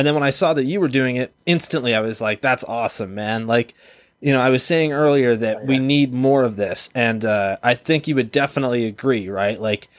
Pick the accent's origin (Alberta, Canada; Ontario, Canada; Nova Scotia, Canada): Ontario, Canada; Kitchener; I've only ever done them in my hometown, which is Kitchener, Ontario.